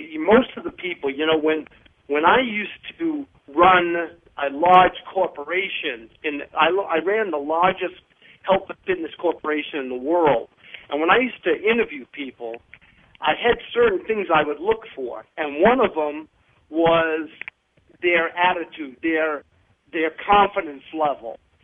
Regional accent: Northeast, United States; I grew up in the Northeast. I don't get specific because I still got relatives there.

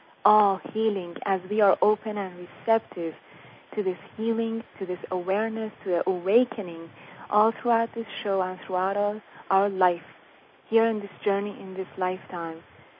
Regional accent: Iran; I'm coming from Iran.

